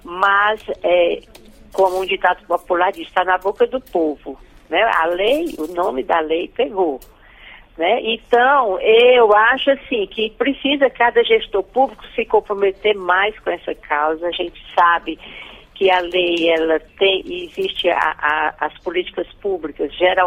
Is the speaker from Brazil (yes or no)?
yes; Fortaleza, Ceará, Brazil; Isso, eu sou de Fortaleza, Ceará